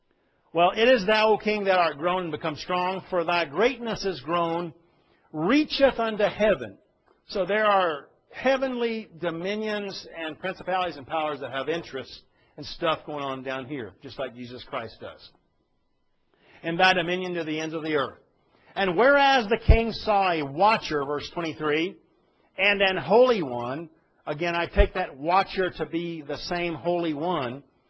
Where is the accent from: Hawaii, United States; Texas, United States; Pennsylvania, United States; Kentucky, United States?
Texas, United States; Now, I grew up in Texas, and we had a bunch of cattle, both dairy cattle and beef cattle.